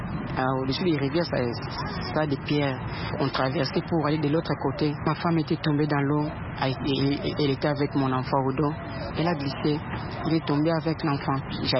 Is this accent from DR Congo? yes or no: yes; Kinshasa, DR Congo; moved away as an adult